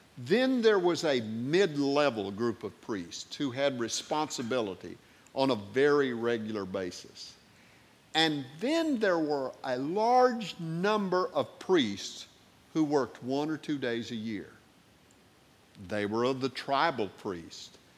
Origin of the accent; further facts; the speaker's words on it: Missouri, United States; I can remember there was a little church in rural Missouri, and I grew up in the Missouri Ozarks.